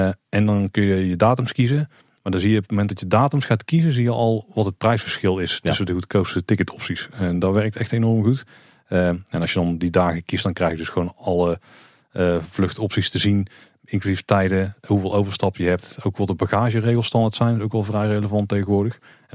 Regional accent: Netherlands; Die prijs-kwaliteit-verhouding houden we als Hollanders toch in de gaten.

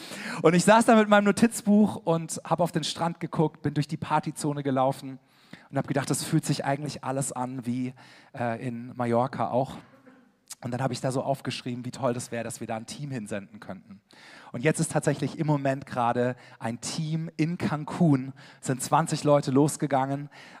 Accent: Karlsruhe, Baden-Württemberg, Germany; ich komme aus Karlsruhe

